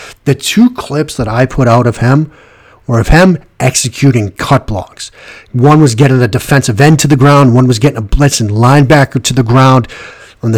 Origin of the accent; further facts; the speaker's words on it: Boston, Massachusetts, United States; accent: Boston; this podcast is just one of the many ways that I flaunt my flagrant Boston accent from time to time.